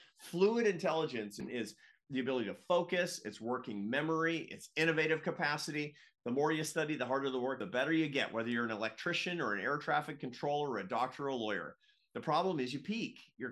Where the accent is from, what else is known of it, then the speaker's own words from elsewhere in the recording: Seattle, Washington, United States; I grew up in the Pacific Northwest in Seattle, and I was down in Lincoln City, Oregon with my aunt.